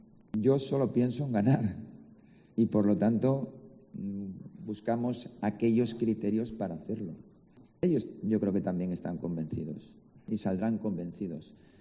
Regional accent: Argentina; Siendo argentino.

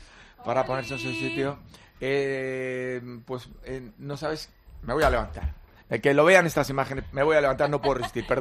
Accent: Huesca, Aragon, Spain; Y yo soy del Alto Aragón, Huesca, que es la capital esencial de Aragón, que es nuestra región

